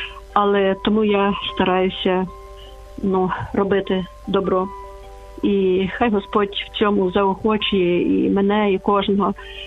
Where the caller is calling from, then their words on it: Lviv, Lviv Oblast, Ukraine; Я зі Львова